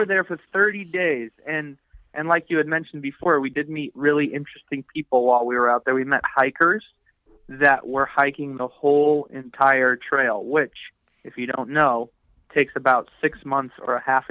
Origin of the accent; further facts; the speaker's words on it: Minnesota, United States; we don't really go there very often since we're from Minnesota.